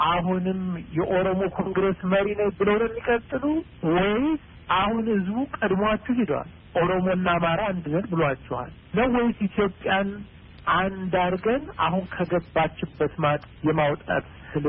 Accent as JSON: {"language": "Amharic", "town": "Gondar", "region": "Amhara", "country": "Ethiopia", "tie": "born or raised there", "said": "እኔ ከጎንደር አካባቢ ተወልጄ ያደኩ ወጣት ነኝ።"}